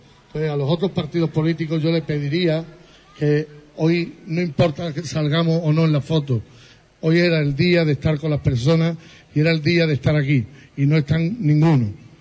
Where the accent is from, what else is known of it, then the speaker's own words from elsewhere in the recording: Huelva, Andalusia, Spain; me gusta estar en las cosas de mi tierra, de Huelva.